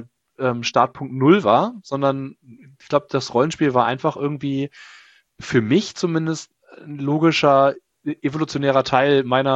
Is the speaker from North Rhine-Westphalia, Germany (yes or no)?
no; Lower Saxony, Germany; Ist halt ein historisches Museum, da wo ich aufgewachsen bin. Burg Bederkesa, wenn ihr euch das mal angucken wollt, ist auch archäologisches Zentrum in im Cuxhavener Land.